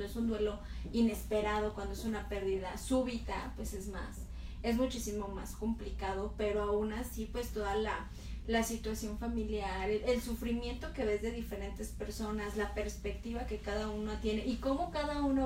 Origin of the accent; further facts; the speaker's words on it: Mexico; nosotros somos parte de este país